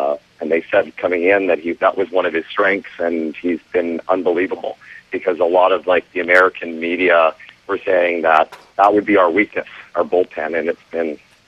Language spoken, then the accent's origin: English; Ottawa, Ontario, Canada; I'm actually visiting from Ottawa.